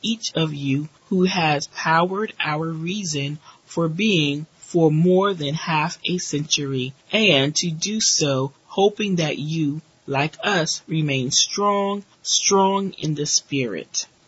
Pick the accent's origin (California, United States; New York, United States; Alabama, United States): California, United States; Oakland; I grew up in Oakland, a little girl who couldn't see past her current environment.